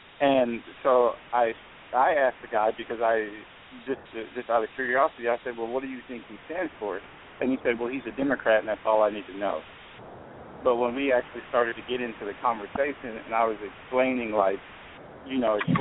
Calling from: Columbus, Georgia, United States; I'm calling from Columbus.

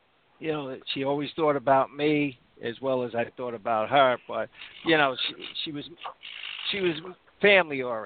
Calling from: New Jersey, United States; Calling from New Jersey.

